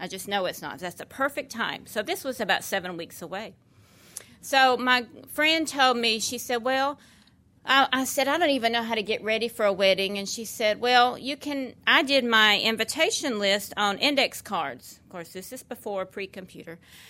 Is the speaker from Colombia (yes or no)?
no; Murfreesboro, Tennessee, United States; I am originally from Murfreesboro, Tennessee, just a little southern Tennessee girl, and grew up in that town.